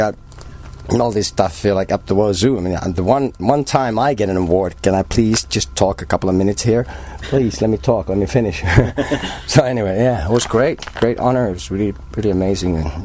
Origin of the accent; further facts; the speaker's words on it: Helsinki, Uusimaa, Finland; now in Turku, Finland; It's 2 hours from Helsinki, the capital. Turku used to be the capital. That's my hometown now. Mm. I grew up in Helsinki